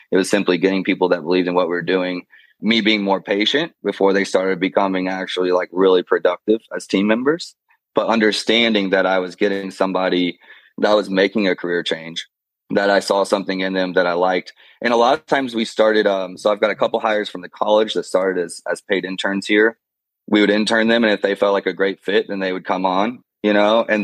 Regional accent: DR Congo; growing up in Congo shaped my entire life, right? I was in a war zone.

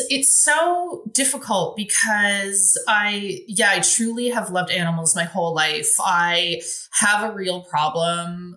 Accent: Germany; now in Canada; So I grew up in West Germany. And when we came back to Canada, we moved to Calgary, Alberta

